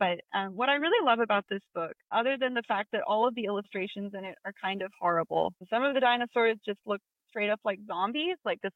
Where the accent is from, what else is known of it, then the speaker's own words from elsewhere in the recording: the South, United States; So I come from the South.